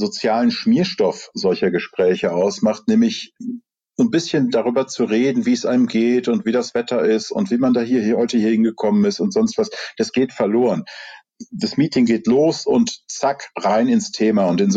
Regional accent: Rhineland, Germany; ich komme ja aus dem Rheinland

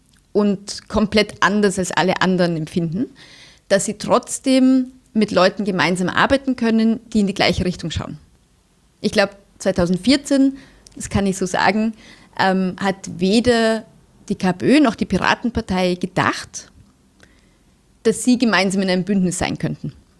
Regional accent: Germany; also born or lived in Austria; Bei mir ist es so, ich bin in Österreich geboren, in Deutschland aufgewachsen. Meine Mutter kommt aus der Slowakei und ich habe einen großen Teil meiner Familie auch noch immer in der Slowakei. Das heißt, ich bin tatsächlich europäisch aufgewachsen

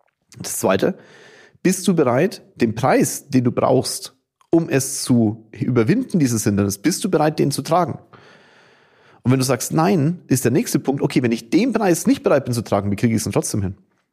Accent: Kulmbach, Bavaria, Germany; wir kommen ja beide aus Kulmbach, Tom, mein bester Freund und Vorstandskollege

